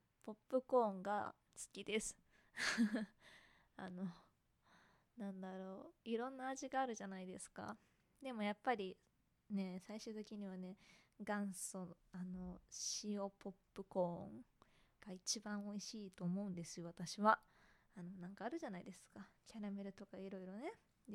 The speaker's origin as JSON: {"language": "Japanese", "town": "Yokohama", "region": "Kanagawa", "country": "Japan", "also_born_or_lived": "Kansai", "said": "出身地は神奈川県です。横浜とかです。"}